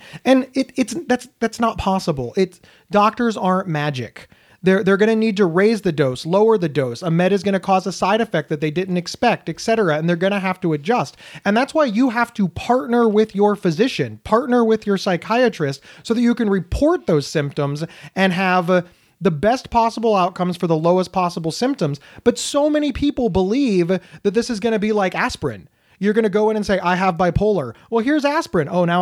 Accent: New York, United States; I think I'd be angry because I'm a New Yorker.

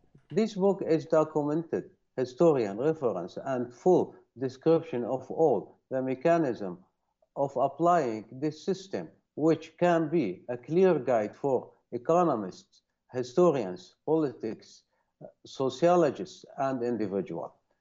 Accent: Windsor, Ontario, Canada; I am from Windsor, Ontario, Canada.

